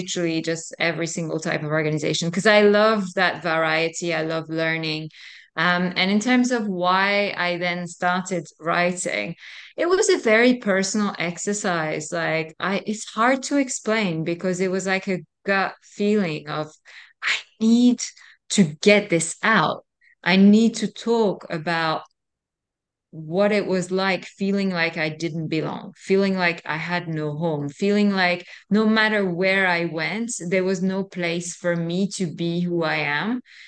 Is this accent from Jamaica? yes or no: no; France; also born or lived in Norway / United States / United Kingdom / China; now in Dubai, United Arab Emirates; I'm originally from France. I was born and raised in France. I left about 14 years ago now, and I've lived in Norway, in the US, in the UK, in China, in Australia, then back to the UK. And now, 4 weeks ago, I moved to Dubai in the UAE.